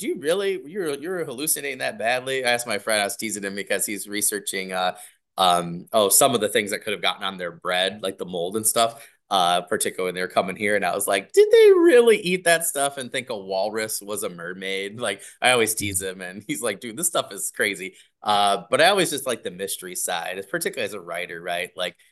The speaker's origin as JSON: {"language": "English", "region": "Michigan", "country": "United States", "said": "I'm from Michigan and they have the five Great Lakes, right?"}